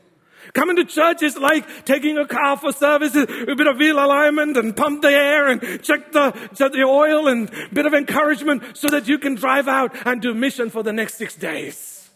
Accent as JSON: {"language": "English", "country": "India", "said": "I said, thank you, God, for making me Indian and brown that I don't need to do this mission job."}